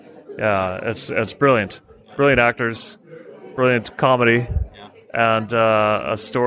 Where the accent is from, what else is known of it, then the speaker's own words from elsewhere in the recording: California, United States; now in England; I grew up in California during the 60s, so we always had like the threat of it hanging over us. We had drills in school.